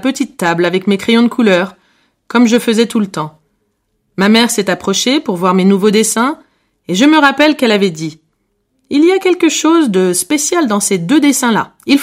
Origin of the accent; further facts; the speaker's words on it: Montpellier, Occitanie, France; moved away as an adult; now in London, United Kingdom; Je suis artiste peintre professionnel. Actuellement, je réside à Londres, mais j'ai longtemps vécu dans le sud de la France. Je suis originaire de Montpellier.